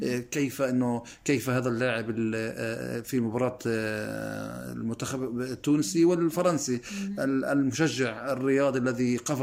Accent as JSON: {"language": "Arabic", "country": "Palestine", "said": "يحسب لنا كفلسطينيين بشكل قوي ورائع. فلهذا أنا الداخل الفلسطيني، أنا يعني مشبع فيه بالمحبة وبالانتماء."}